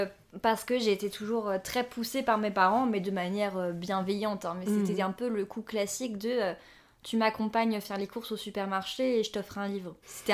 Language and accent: French; Lille, Hauts-de-France, France; Quand je suis rentrée à Lille après mes études, parce que je viens de Lille de base